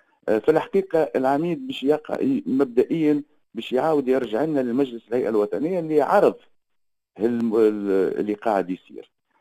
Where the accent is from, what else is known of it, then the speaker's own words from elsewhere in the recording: Tunisia; احنا كمواطنين تونسيين